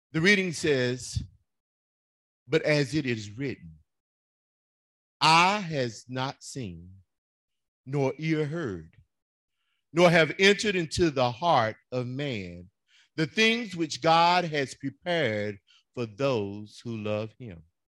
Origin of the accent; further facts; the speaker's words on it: LaGrange, Georgia, United States; I was in the grocery store growing up in LaGrange, and I went to Piggly Wiggly.